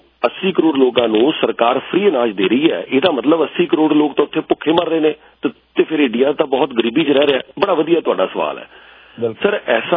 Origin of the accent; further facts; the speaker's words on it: Punjab, India; ਅਸੀਂ ਪੰਜਾਬ ਤੋਂ ਹਾਂ, ਤੁਸੀਂ ਅਸੀਂ, ਆਪਾਂ ਸਾਰੇ ਲੋਕ ਉੱਥੇ ਖਾਂਦੇ ਪੀਂਦੇ ਘਰਾਂ ਤੋਂ ਆਏ ਹਾਂ